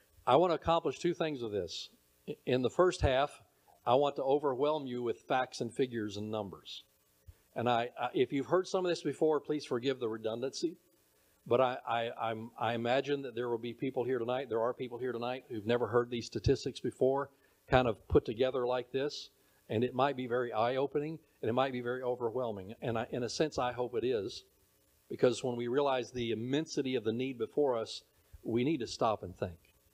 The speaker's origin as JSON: {"language": "English", "region": "Alabama", "country": "United States", "tie": "born there", "accent": "Alabama hillbilly English", "said": "I speak English and hillbilly English. I was born in Alabama"}